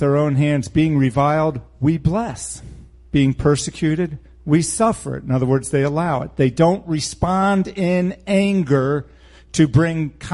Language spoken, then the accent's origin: English; United States; you know, I grew up in America, in which most people went to church or considered themselves Christians and were not.